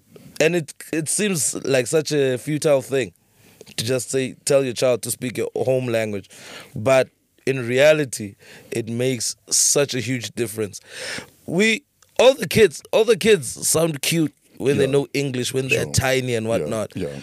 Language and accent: English; Barberton, Mpumalanga, South Africa; I'm from Barberton, very small town.